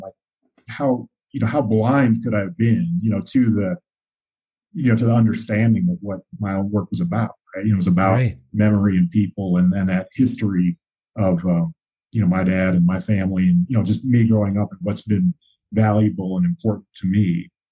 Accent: Midwest, United States; part of what my culture is being American and being from the Midwest and being male and being a worker

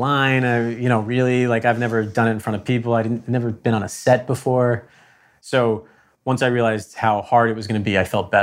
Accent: Connecticut, United States; I'm from Connecticut, but I hadn't gone there because I had this audition.

